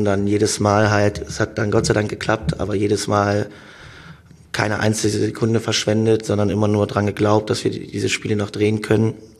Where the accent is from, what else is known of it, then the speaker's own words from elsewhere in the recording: Köthen, Saxony-Anhalt, Germany; Die liegt zu Hause in meiner Heimatstadt Köthen bei meinen Eltern.